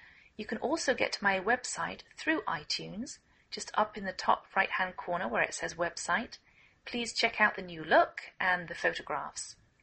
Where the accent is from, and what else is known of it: England, United Kingdom; now in United States